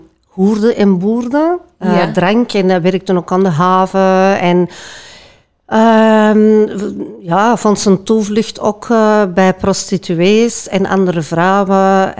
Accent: Antwerp, Belgium; Ik kom uit Antwerpen, een deelgemeente van Antwerpen. In een eigenlijk een normaal doorsnee gezin. Met een mama, papa en een zus die 4 jaar ouder is

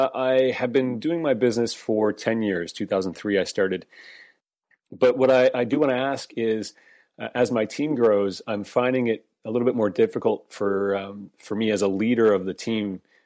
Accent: Canada; I live in Squamish, British Columbia, Canada.

